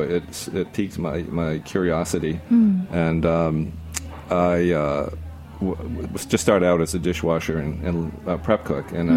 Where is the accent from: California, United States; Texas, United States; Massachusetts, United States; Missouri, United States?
Massachusetts, United States; Boston; I grew up in the Boston area, and actually grew up, our family hunted and cooked a lot.